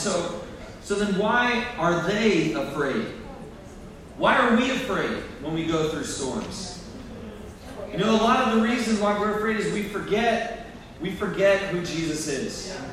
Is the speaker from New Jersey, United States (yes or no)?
yes; Hope, New Jersey, United States; I grew up way out in West Jersey in Warren County in Hope, New Jersey